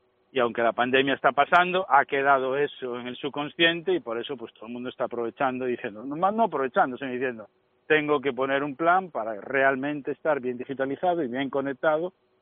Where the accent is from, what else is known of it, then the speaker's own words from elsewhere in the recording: Oviedo, Asturias, Spain; born there; now in Galicia, Spain; Yo, oye, como que soy gallego de adopción, porque nací en Oviedo, que me siento tan gallego como el demás